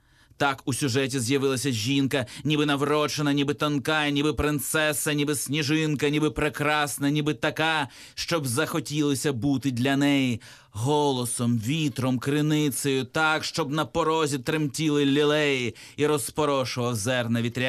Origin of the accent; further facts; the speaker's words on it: Kyiv, Ukraine; зважаючи на те, що я з Києва